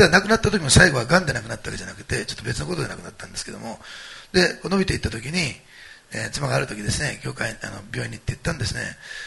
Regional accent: Osaka, Japan; 大阪、私の実家なんで大阪で私の両親っていうか父も手伝ってくれて

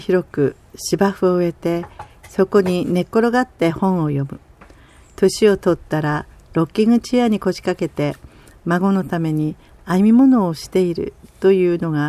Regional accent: Yubari, Hokkaido, Japan; 私は北海道の夕張で生まれ育ちました。自分の家では畑が広くあり、野菜は買うことはあまりなかったのです。

